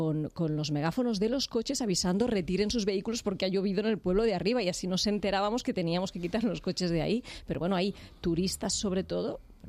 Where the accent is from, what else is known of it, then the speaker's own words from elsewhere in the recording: Catalonia, Spain; en mi tierra, que hay las rieras, las conocéis, del Maresma